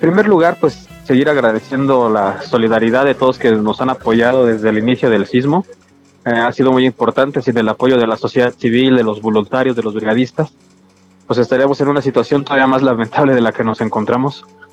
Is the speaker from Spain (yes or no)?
no; Tlalpan, Mexico City, Mexico; Multifamiliar Tlalpan, que es de donde soy, damnificado, donde vivo, en el Multifamiliar Tlalpan